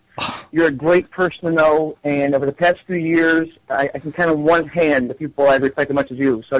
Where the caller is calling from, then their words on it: New York, United States; calling from New York.